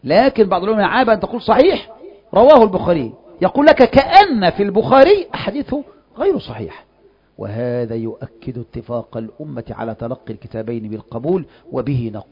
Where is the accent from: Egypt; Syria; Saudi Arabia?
Egypt; الشيخ مصري وأنا مصري، فالمصريان يتفقان